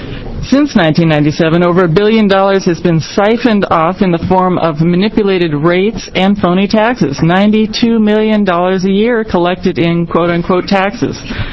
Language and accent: English; Portland, Oregon, United States; Hi, I'm from Portland.